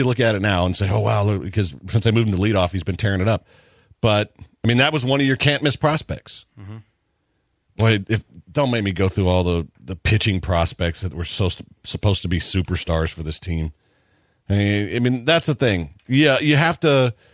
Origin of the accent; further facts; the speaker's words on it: La Marque, Texas, United States; I grew up in Lamarck, which was it's a predominantly black community.